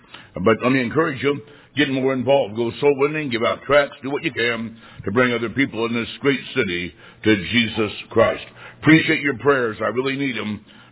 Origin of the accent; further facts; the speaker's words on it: Macomb, Illinois, United States; I was a boy growing up in Macomb, Illinois. In that part of town I lived in, there were no other young people my age.